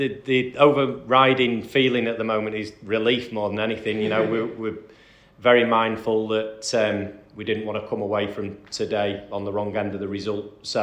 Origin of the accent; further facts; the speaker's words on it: Manchester, North West England, United Kingdom; I'm a Mancunian